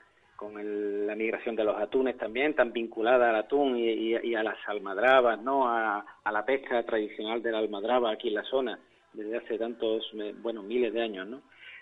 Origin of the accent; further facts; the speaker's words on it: Algeciras, Andalusia, Spain; Quizás yo tengo la suerte de ser lugareño y ser de la zona, ¿eh? Yo soy de aquí de Algeciras.